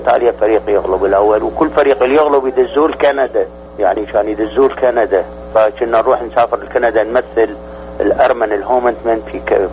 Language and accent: Arabic; Iraq; moved away; لأن أنا لازلت عراقي صميم 100% مو 100%. أنا صار لي 32 سنة بس أنا دمي ما تغيرت، أنا بعدني عراقي